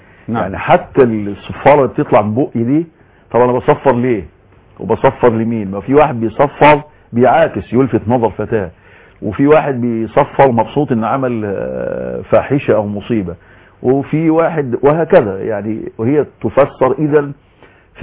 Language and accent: Arabic; Egypt; على بلادنا مصر